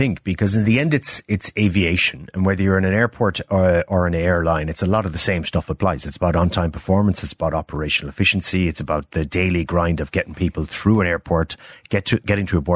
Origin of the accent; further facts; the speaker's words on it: Cork, Munster, Ireland; Look, I'm from Cork myself